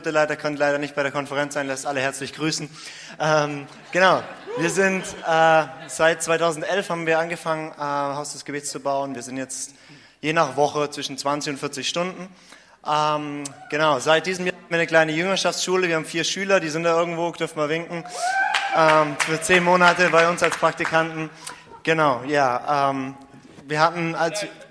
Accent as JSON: {"language": "German", "town": "St. Georgen im Schwarzwald", "region": "Baden-Württemberg", "country": "Germany", "said": "wir kommen aus Deutschland, St. Georgen im Schwarzwald."}